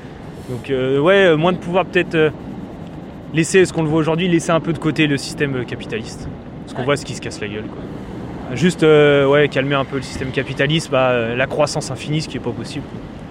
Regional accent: Reims, Grand Est, France; Non, nous, on est de Reims.

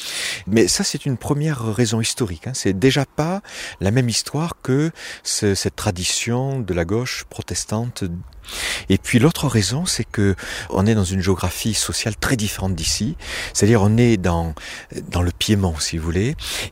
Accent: Nîmes, Occitanie, France; Nîmes, moi j'ai grandi à Nîmes

